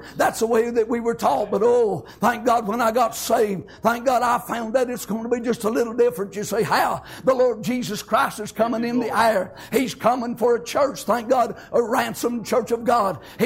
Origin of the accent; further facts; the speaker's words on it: Hazelwood, United States; I was growing up in Hazelwood and had an old buddy.